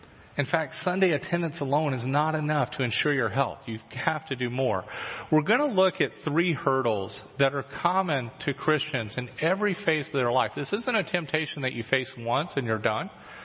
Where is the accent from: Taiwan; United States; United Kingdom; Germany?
United States; Florida; I grew up in Florida. When you tell most people about that, they automatically assume that you live at the beach.